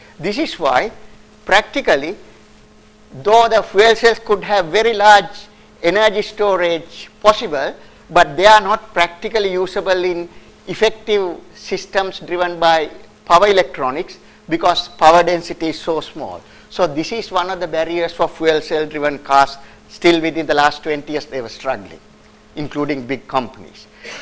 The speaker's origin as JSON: {"language": "English", "country": "Sri Lanka", "said": "when I was back home in my home country, Sri Lanka"}